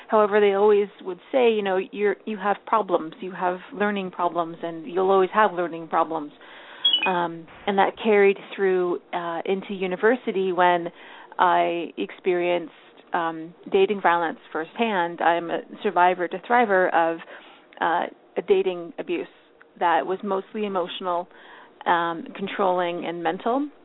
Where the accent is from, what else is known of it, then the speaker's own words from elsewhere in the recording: Ottawa, Ontario, Canada; born there; When I was born in 1976 in Ottawa, Ontario, I weighed in at 1 pound, 12 ounces.